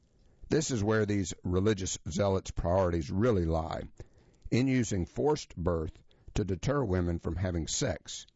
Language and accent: English; Canada; As a Canadian raised on our national single-payer system, I never even taken my debit card to the doctor's office.